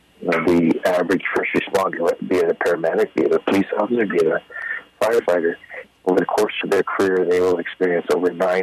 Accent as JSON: {"language": "English", "town": "Prince George", "region": "British Columbia", "country": "Canada", "tie": "born or raised there", "also_born_or_lived": "Williams Lake", "said": "Both my wife and I grew up both in Prince George and Williams Lake, and my wife's family almost 200 years in Williams Lake."}